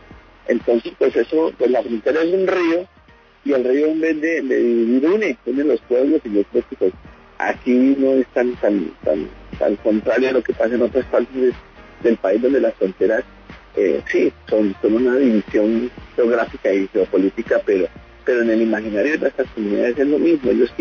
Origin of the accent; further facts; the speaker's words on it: Santander, Colombia; yo soy del Magdalena Medio Santanderiano, propiamente de la Recta Bermeja, allá hemos vivido los procesos de paz, han ayudado mucho al territorio a pensarse.